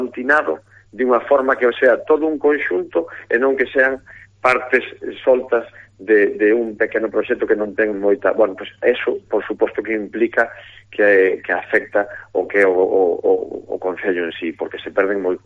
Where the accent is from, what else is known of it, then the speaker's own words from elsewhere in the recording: Meaño, Galicia, Spain; eu son de Meaño e me sinto de Meaño, pero circunstancialmente hubo épocas na miña vida donde estuve máis ligado a Sanxenxo.